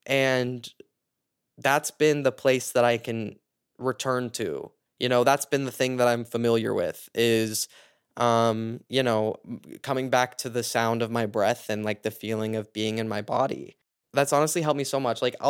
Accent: Midwest, United States; I'm going to pack up all of my stuff and drive it all to my hometown, back in the Midwest.

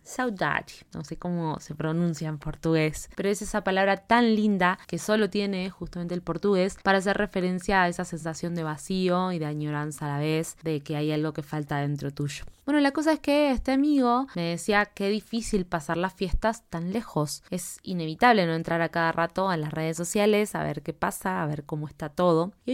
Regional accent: Argentina; moved away as an adult; now in Mexico; Soy argentina, pero actualmente me encuentro residiendo en México, dado que estoy realizando mis estudios de doctorado aquí.

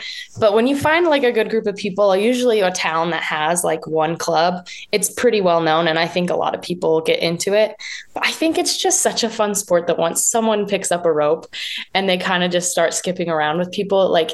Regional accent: Logan, Utah, United States; So some of them are from the team that I grew up on in Logan called Just Jumpin'.

